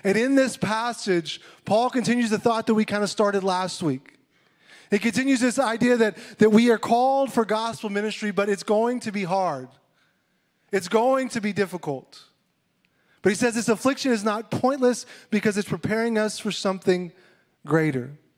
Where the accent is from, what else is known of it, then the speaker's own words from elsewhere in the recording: Clyde, Texas, United States; my hometown in Clyde. Clyde is where I grew up. Clyde is where I did ministry as youth minister for several years. I lived there almost, I guess, going on 6 years as an adult. Grew up there as a kid.